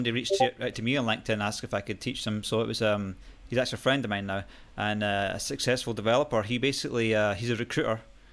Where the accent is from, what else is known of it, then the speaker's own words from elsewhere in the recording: Scotland, United Kingdom; being a Scotsman, I like a free lunch.